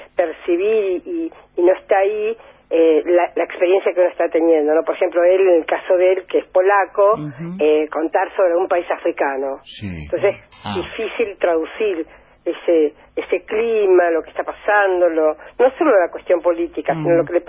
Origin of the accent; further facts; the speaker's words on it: Buenos Aires, Argentina; born there; Mira, nací cerca de Agronomía.